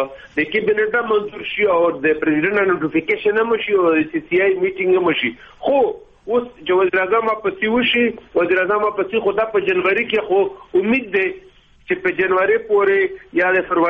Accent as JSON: {"language": "Pashto", "region": "Khyber Pakhtunkhwa", "country": "Pakistan", "said": "زه د خیبر یم"}